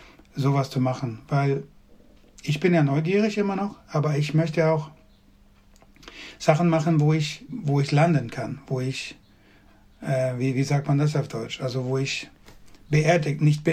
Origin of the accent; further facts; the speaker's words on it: Sweden; German is a second language; Ich habe Dialekt, also ich habe meinen Dialekt von wo ich geboren bin.